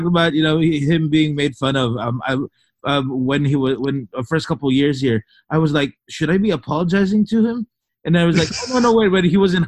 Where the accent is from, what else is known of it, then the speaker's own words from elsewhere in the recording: Philippines; And I think that's the one thing that as a Filipino, we were talking about looking at, and looking within.